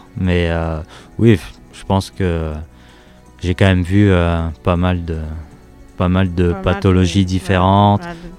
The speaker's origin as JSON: {"language": "French", "town": "Angoulême", "region": "Nouvelle-Aquitaine", "country": "France", "said": "Moi je suis originaire d'Angoulême. Mais avant cela, j'arrive tout droit de Guyane."}